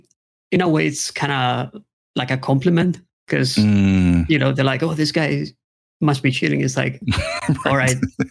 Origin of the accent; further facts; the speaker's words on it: Greece; I grew up on a small island in Greece.